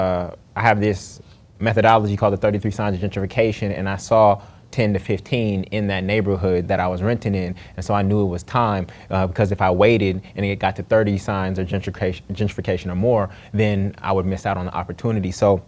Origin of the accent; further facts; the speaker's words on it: Oakland, California, United States; therefore lost that home that I grew up in Oakland, California, off of Trestle Glen